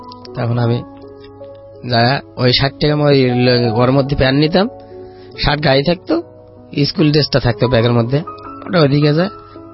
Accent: Gaibandha, Rangpur Division, Bangladesh; আমি গাইবান্ধা থেকে আসছি।

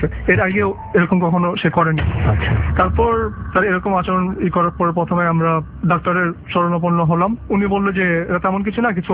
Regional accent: Dhaka, Dhaka Division, Bangladesh; আমি ধানমন্ডি জিগাতলা থেকে এসেছি।

